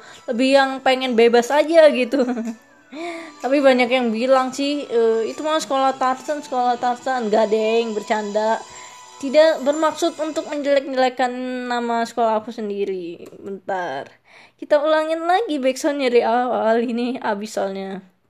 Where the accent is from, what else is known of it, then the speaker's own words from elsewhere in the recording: Surabaya, East Java, Indonesia; accent: Javanese; kalau misalnya kalian dengar aku logatnya masih medok-medok gimana, emang sebenarnya aku orang Jawa gitu. Aku wong Jawa asli ngono. Yo, aku iku wong Jawa, Jawane Jawa Timur. Ngono. Aku orang Jawa Timur. Tepatnya orang Surabaya, Surabaya Jawa Timur.